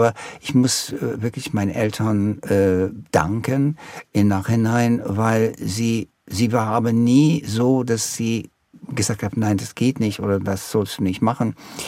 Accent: Milwaukee, Wisconsin, United States; Ich glaube, dass die Zeit, so als meine Kindheit in Milwaukee, war ein bisschen eine Entdeckungszeit.

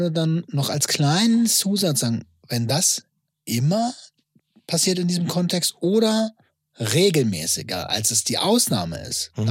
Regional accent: Bavaria, Germany; weil ich komme aus Bayern, hätte eigentlich auch schon gereicht.

